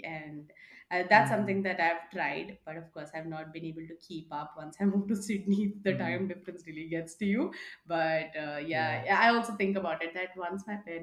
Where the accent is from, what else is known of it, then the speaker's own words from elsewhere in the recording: Delhi, India; I am from Kerala. You know, I'm born and raised in Delhi, but I am a Malayali.